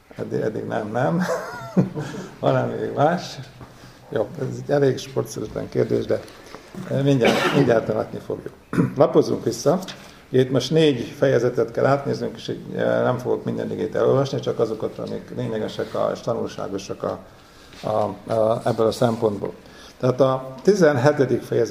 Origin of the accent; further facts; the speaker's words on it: Békés, Hungary; now in Székesfehérvár, Hungary; Alföldiek vagyunk, Békés megyéjek, és én egy házasság révén a feleségem volt az erősebb, kerültem Székesfehérvárra, úgyhogy most már 1982 óta ott élek, de előtte én Budapesten voltam